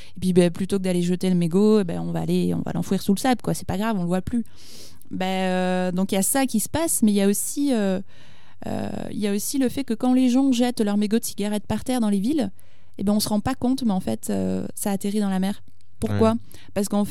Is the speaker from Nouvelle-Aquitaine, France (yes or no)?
yes; Bordeaux, Nouvelle-Aquitaine, France; j'ai passé pas mal de temps sur le littoral atlantique parce que je viens de Bordeaux